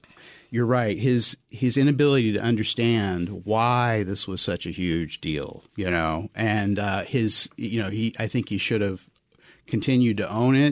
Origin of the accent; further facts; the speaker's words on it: North Carolina, United States; Oh, okay, I was from North. I grew up in North Carolina.